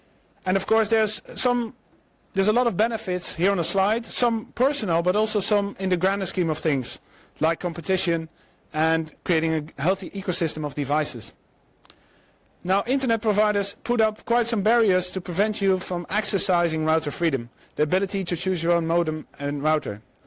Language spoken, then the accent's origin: English; Netherlands; English is a second language; Even though I'm from the Netherlands, I care about this, I can do in Dutch.